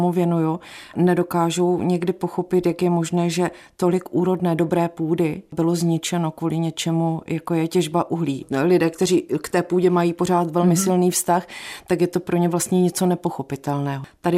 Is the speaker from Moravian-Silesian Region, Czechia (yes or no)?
yes; Havířov, Moravian-Silesian Region, Czechia; já jsem vyrostla v Havířově, takže přesně vím, jak to vypadalo po výplatě ve všech hospodách